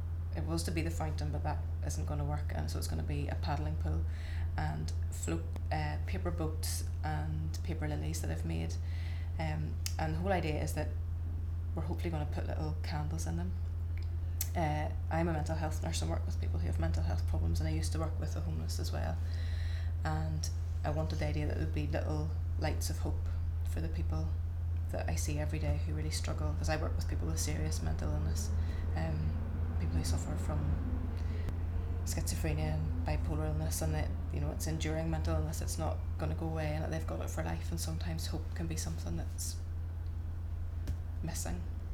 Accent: Belfast, Northern Ireland, United Kingdom; I am 31 years old and I come from Belfast.

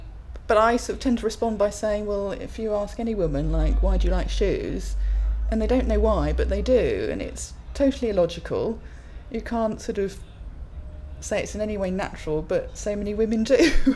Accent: Chipping Norton, South East England, United Kingdom; I'm from Chipping Norton in Oxfordshire.

